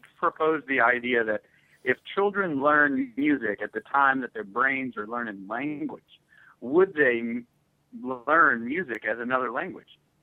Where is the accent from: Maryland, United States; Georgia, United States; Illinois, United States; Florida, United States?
Georgia, United States; Atlanta; or even my hometown here in Atlanta, the place influences you very, very much.